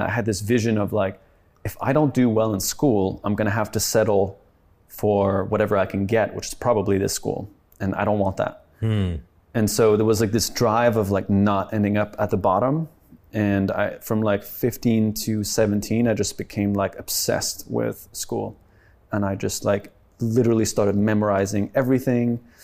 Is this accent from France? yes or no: yes; France; my family's Swedish, but I grew up in France, and the French school system is very strict and rigid.